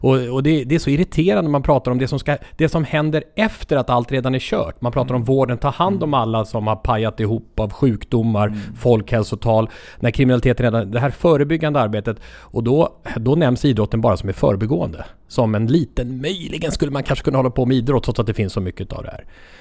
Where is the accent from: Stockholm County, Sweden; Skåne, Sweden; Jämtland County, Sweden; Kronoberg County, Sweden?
Stockholm County, Sweden; jag är själv uppvuxen på Henrik Stalsberget som verkligen var ett stökigt område.